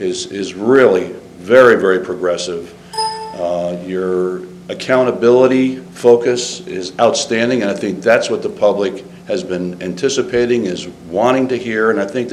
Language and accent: English; New Jersey, United States; They are the Garden State, and I'm from the Jersey Shore, so I know all the benefits of the ocean and keeping clean waters